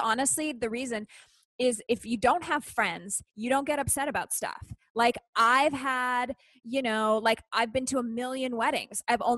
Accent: Canada; I grew up in Canada.

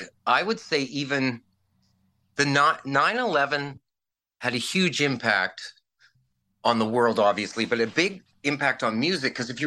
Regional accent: Virden, Manitoba, Canada; I moved back home to my hometown of Verdon, Manitoba, and then actually moved right into Brandon, where the university was

